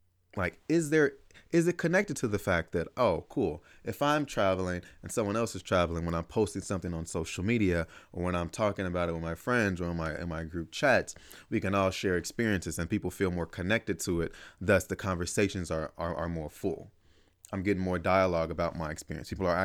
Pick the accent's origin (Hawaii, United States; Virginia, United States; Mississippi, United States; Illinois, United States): Illinois, United States; Chicago; I'm from Chicago. My business partner is from St. Louis.